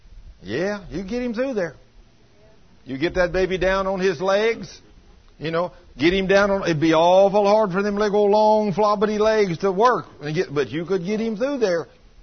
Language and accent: English; United States; You know, now, me being a American boy, the only kind of needle that I know about is the kind that you put thread through.